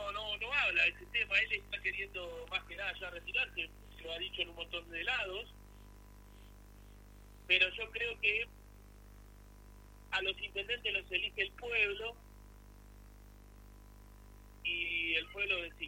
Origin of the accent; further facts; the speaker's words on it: Argentina; porque somos parte de la Argentina.